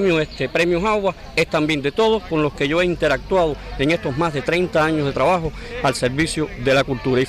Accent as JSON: {"language": "Spanish", "region": "Matanzas", "country": "Cuba", "said": "Soy de la Ciénaga de Zapata, soy hijo de un carbonero de oficio que hasta los últimos días de su vida, pues, estuvo trabajando pues este oficio, e hijo también de una trabajadora de servicio."}